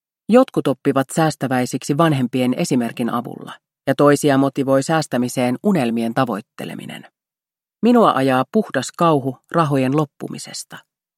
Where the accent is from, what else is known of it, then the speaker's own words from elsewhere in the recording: Mikkeli, South Savo, Finland; born there; Synnyin Mikkelissä päivää ennen jouluaattoa.